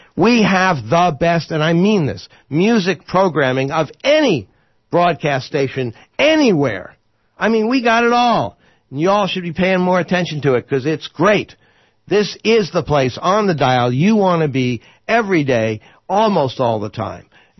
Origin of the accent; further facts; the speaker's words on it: San Diego, California, United States; You know, I grew up in San Diego.